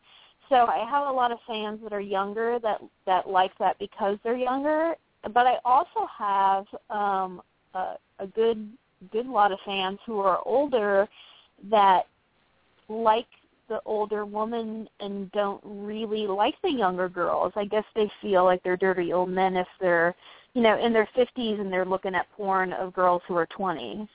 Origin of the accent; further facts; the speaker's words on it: Albany, New York, United States; I lived in Albany. I grew up in Albany.